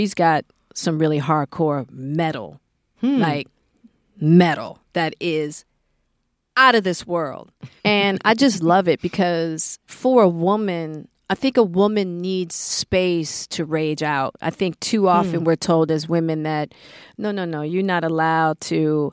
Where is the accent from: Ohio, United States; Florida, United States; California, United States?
California, United States; Hollywood; So as a woman, then I'm a Black woman, and then I'm a woman from Hollywood, which is the antithesis.